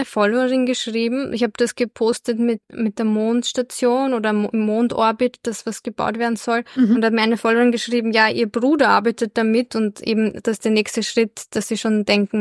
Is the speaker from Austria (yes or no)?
yes; Austria; bei uns in Österreich kriegt man 3 Millisievert pro Jahr.